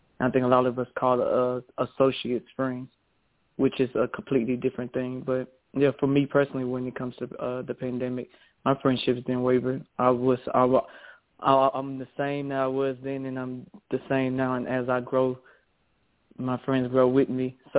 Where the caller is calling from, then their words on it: Atlanta, Georgia, United States; I'm calling from Atlanta, Georgia.